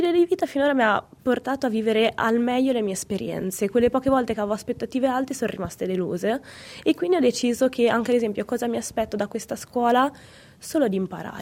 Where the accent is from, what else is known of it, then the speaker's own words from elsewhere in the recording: Genoa, Liguria, Italy; sono di Genova e mi sono laureata all'Università di Genova in Scienze della Formazione Primaria.